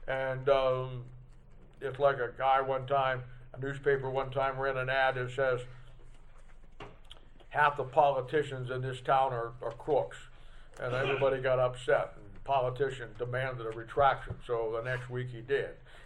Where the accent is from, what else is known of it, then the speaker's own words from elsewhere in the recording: United States; born there; I'm an American by birth, but I'm a Christian by a new birth.